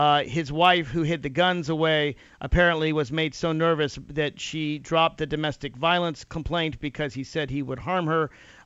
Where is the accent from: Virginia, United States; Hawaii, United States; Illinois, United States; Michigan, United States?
Virginia, United States; You want to buy a gun in your home state of Colorado or my home state of Virginia, it's really easy to do.